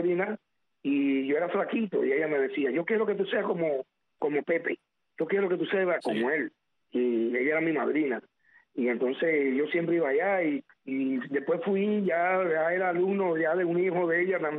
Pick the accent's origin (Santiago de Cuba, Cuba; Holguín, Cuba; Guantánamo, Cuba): Guantánamo, Cuba; Baracoa; born there; Nací en Baracoa en el año 1968, un 29 de abril. Y nací en la calle ahí, Raúl Cepero Bonilla, calle 4, número 13. Más conocida la calle como La Paletera